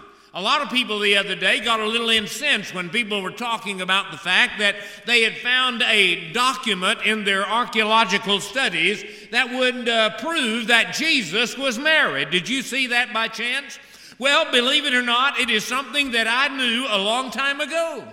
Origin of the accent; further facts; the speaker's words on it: Hallsville, Texas, United States; This is my hometown of Hallsville, and I always tell everybody that.